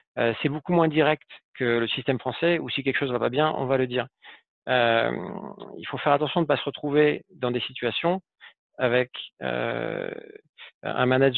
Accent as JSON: {"language": "French", "country": "France", "said": "En tant que Français, on a ce côté débat"}